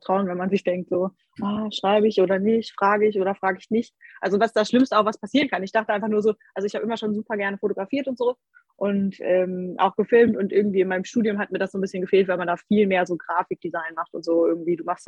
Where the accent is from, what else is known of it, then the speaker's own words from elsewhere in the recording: Cologne, North Rhine-Westphalia, Germany; ich komme auch aus Köln.